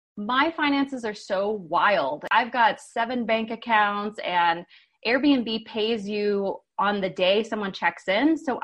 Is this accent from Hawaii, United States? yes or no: yes; Hawaii, United States; now in Boulder, United States; Yeah, so I grew up in Hawaii, which is not really an entrepreneurial market.